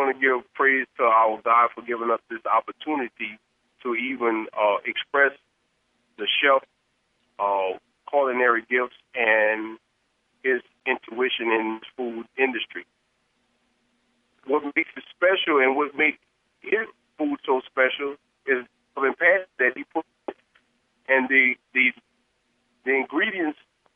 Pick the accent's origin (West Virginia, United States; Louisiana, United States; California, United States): Louisiana, United States; New Orleans; What makes me so authentic is the culture that I was raised. I was raised in New Orleans, and New Orleans cuisine is a part.